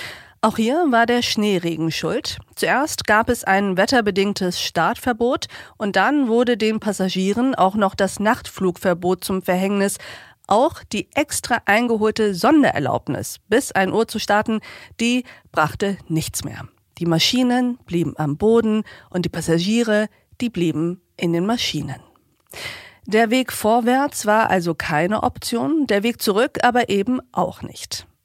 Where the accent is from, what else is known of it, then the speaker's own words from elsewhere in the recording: Turkey; So etwas hätte es in meiner Heimat nicht gegeben. 600 Türken in Flugzeugen eingesperrt